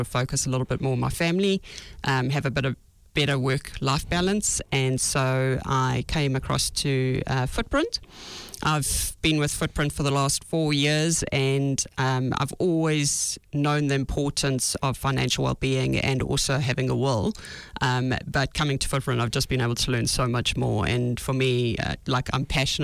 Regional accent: South Africa; moved away as an adult; now in New Zealand; So I moved to New Zealand from South Africa 16 years ago and went into recruitment.

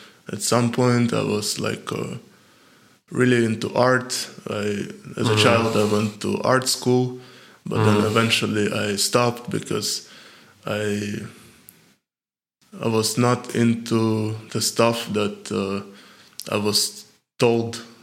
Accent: Ukraine; And because I grew up in Ukraine, sports was really respected.

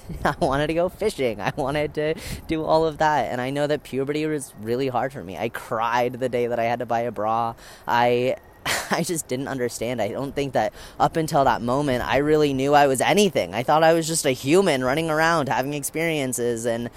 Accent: Colorado, United States; born there; I was born in Colorado, up in the mountain, to an amazing family.

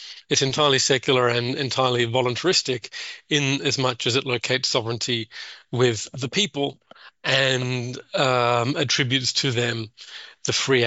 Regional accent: Australia; as you can hear, I'm not American. I'm Australian.

